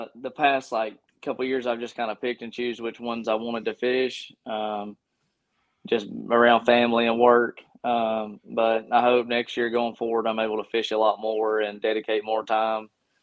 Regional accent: Gadsden, Alabama, United States; Yeah, I mean … I'm from Gadsden, Alabama.

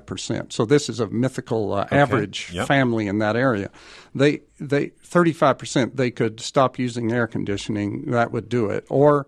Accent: Georgia, United States; because I grew up in Georgia, and I know what it's like there in the summer, and it's disturbing when I go back to my hometown

